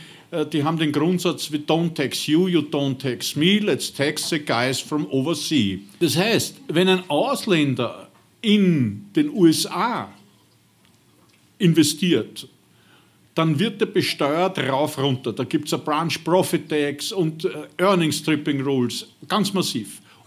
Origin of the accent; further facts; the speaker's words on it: Austria; Wenn ich als Österreicher mit österreichischer Staatsbürgerschaft hier wegziehe